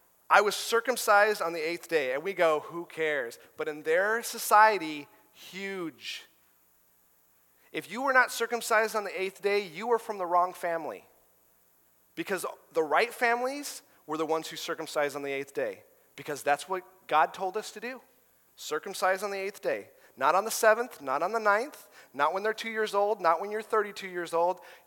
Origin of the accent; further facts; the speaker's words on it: Alaska, United States; I'm Alaskan. I spent a little time in Texas.